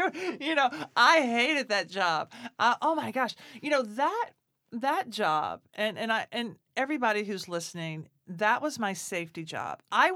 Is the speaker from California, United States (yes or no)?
no; Nashville, Tennessee, United States; You know, that was growing up in Nashville.